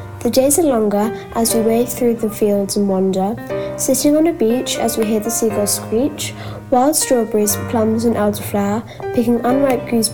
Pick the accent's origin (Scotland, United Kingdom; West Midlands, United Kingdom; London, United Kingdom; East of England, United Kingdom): London, United Kingdom; born there; Second, I was born in London.